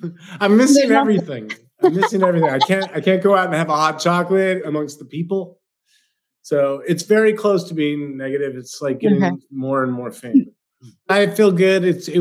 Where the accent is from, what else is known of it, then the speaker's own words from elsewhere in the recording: San Diego, California, United States; I'm from San Diego, so it's like, bruh, can't handle the snow